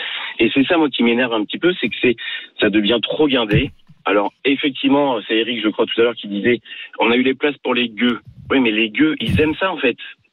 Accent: Poitiers, Nouvelle-Aquitaine, France; je suis de Poitiers

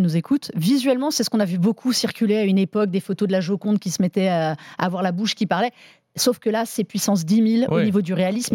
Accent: Sweden; Nous aussi, on vient de Suède

